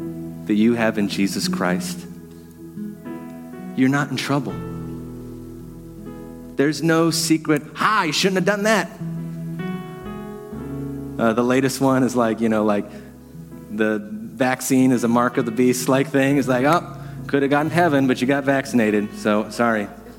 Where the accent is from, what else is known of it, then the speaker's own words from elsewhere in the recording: Appalachia, United States; I never fall for those things, mostly because I'm from Appalachia and my attitude is always, well, come get it.